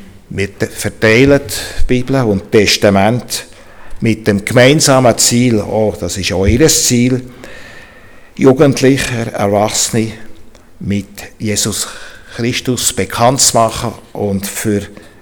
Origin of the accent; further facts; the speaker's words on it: Bern, Switzerland; accent: Bernese German; now in Gais, Switzerland; Ich habe einen gemischten Dialekt, das Berndeutsch behalten und Ostschweiz ist ein bisschen dazugekommen.